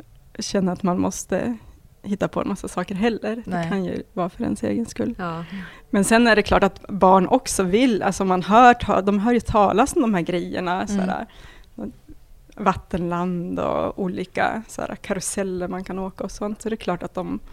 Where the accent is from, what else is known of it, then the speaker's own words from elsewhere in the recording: Umeå, Västerbotten County, Sweden; Ja, jag kommer från Umeå, eller en by utanför.